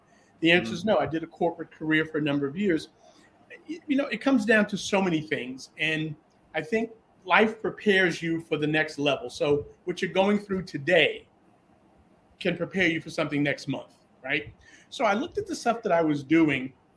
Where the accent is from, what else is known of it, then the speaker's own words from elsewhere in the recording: Bronx, New York, United States; I'm born and raised in the Bronx, graduated Evander High School, went on to college at Baruch